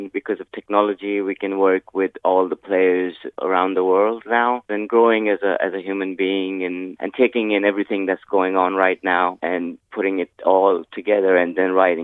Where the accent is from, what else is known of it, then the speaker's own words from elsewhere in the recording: Pakistan; And I'm this kid from Pakistan.